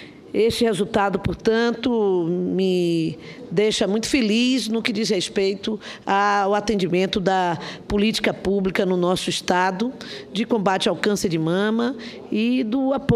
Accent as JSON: {"language": "Portuguese", "region": "Bahia", "country": "Brazil", "said": "anunciou ontem, durante o lançamento da campanha Outubro Rosa, lá no meu estado, que a Bahia"}